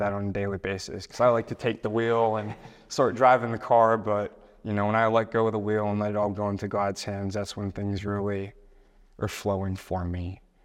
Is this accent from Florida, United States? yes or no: no; Youngstown, Ohio, United States; I started working at an agency in my hometown of Youngstown, Ohio.